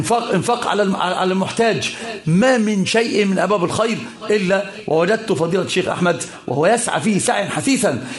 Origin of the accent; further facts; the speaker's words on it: Dubai, United Arab Emirates; والشيخ أنا أتي من دبي وهو من السعودية